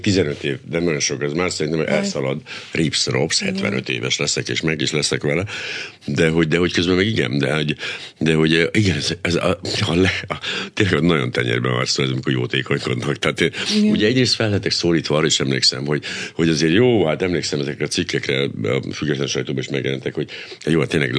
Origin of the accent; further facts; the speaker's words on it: Miskolc, Borsod-Abaúj-Zemplén, Hungary; hát miskolciként úgy próbálom így ezt lekövetni